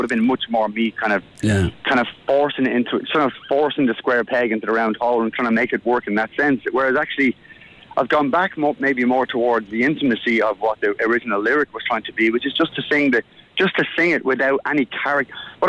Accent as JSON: {"language": "English", "town": "Dublin", "region": "Leinster", "country": "Ireland", "tie": "born or raised there", "said": "I grew up in Ballymun"}